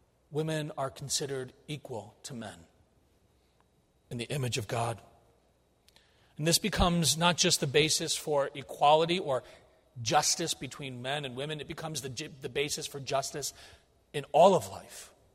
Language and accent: English; the North, United States; because I grew up here in the North, when we went down to school in South Carolina